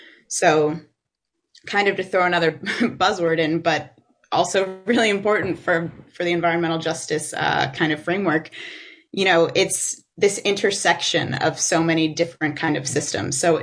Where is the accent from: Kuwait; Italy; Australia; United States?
United States; Livingston Manor, New York; I grew up in Sullivan County in Livingston Manor. My family runs and works Snowdance Farm.